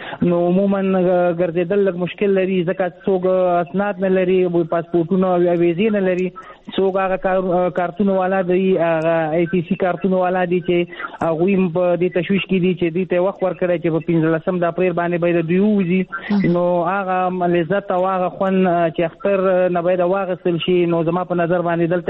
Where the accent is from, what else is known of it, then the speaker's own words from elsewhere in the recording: Afghanistan; now in Pakistan; تاسو پوهیږئ موږ په افغانستان په پاکستان کې کډوال یو مهاجر یو